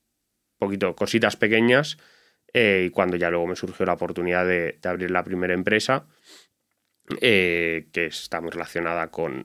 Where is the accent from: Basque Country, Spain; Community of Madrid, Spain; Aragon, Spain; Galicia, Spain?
Community of Madrid, Spain; Madrid; also born or lived in Switzerland; Yo, mis padres son ambos argentinos, pero yo nací y me crié aquí en Madrid. Estudié en un colegio suizo, que mi educación fue en alemán.